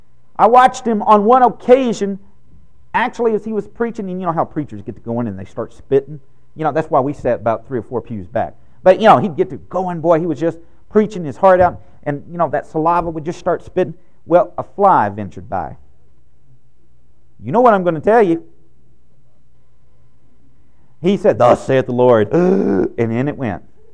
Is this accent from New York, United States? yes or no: no; Texas, United States; I grew up in East Texas where pews were never padded.